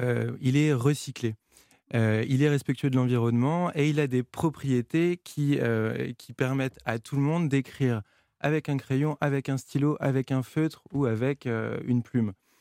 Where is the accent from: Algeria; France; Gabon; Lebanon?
France; c'est qu'on est français.